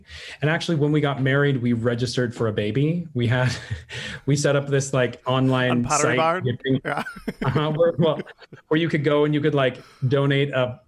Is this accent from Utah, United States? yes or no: yes; Utah, United States; You know, I was a Mormon kid growing up in Utah.